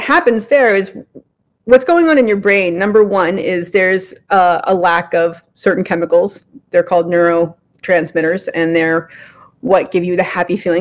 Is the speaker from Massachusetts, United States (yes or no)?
yes; Boston, Massachusetts, United States; I'm from Boston. We swear a lot.